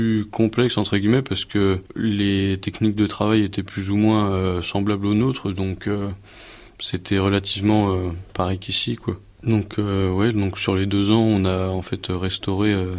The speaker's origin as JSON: {"language": "French", "country": "France", "said": "on était que nous en tant que Français avec une autre classe qui sont partis avec nous de Chaumont."}